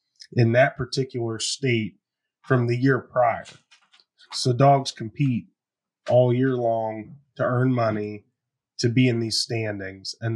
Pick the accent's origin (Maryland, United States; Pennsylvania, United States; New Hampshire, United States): Pennsylvania, United States; Our weekend at our local coon club, the Mercer County Coon Hunters Association in my hometown, we actually played host to the Pennsylvania PKC state championship this weekend